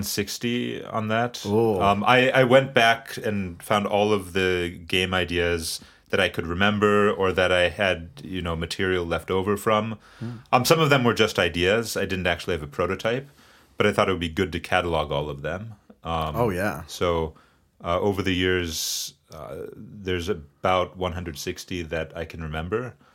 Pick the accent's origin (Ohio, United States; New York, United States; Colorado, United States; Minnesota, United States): Minnesota, United States; St. Paul; So I actually grew up here in St. Paul.